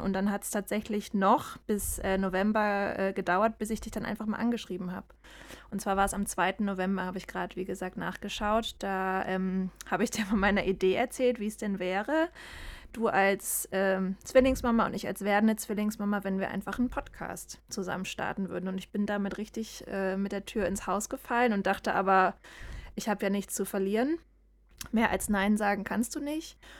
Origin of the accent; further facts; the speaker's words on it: Freiburg, Baden-Württemberg, Germany; wir kommen beide aus Freiburg